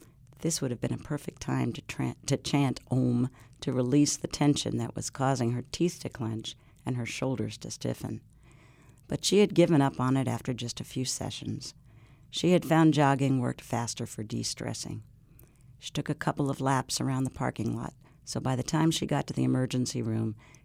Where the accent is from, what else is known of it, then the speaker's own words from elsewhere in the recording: New York, United States; there's something about growing up in New York where you're kind of always in a hurry.